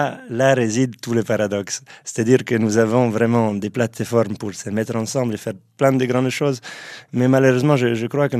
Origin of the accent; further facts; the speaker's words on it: Neuchâtel, Switzerland; born there; la ville de Neuchâtel, qui est ma ville natale, et la ville qui ressort mon cœur. Corcelles-Corbondrèche, qui est ma commune d'origine d'ailleurs.